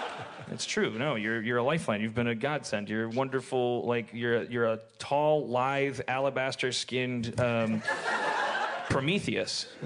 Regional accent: Milwaukee, Wisconsin, United States; And I grew up in Milwaukee.

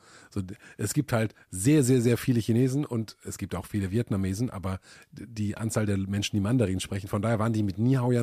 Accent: Italy; German is a second language; now in Germany; ich will einfach meine italienischen Werte in Deutschland leben, aber ich mag auch Deutschland und so, jetzt muss ich mir jetzt eine Lederhose kaufen als Italiener

